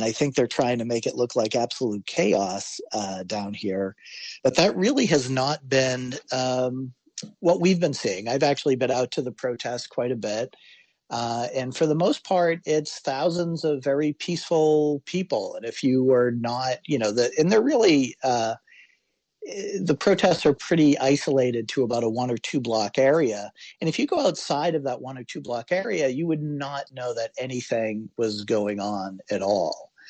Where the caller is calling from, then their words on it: Portland, Oregon, United States; Well, I am calling from Portland, Oregon.